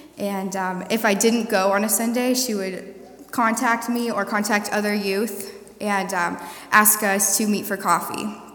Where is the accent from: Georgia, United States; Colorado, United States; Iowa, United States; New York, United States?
Colorado, United States; Highlands Ranch; I grew up in Highlands Ranch, Colorado, and I loved church.